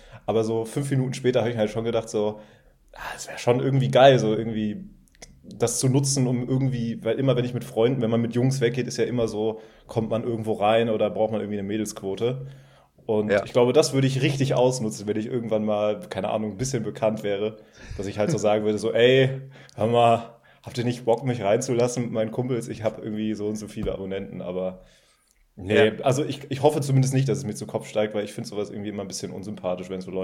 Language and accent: German; Frankfurt, Hesse, Germany; hier in Frankfurt. Ich komme aus Frankfurt, ja.